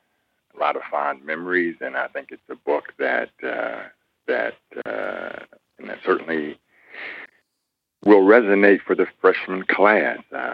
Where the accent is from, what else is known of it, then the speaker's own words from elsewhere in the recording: Columbus, Ohio, United States; I'm back in my hometown of Columbus, Ohio